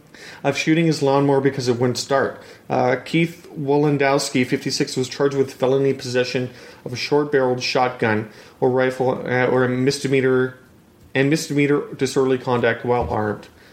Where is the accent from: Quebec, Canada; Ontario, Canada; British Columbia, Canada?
Quebec, Canada; Montreal; born there; I was born in Montreal.